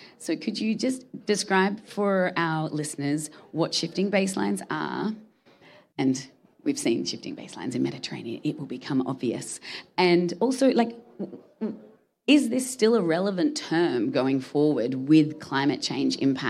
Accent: Australia; I'm from Australia

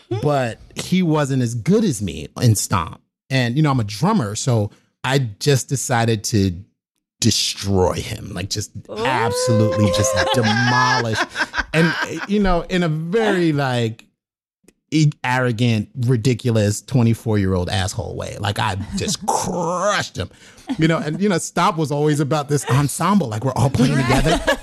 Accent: New York City, New York, United States; You know, I'm from the South Bronx, New York City, right?

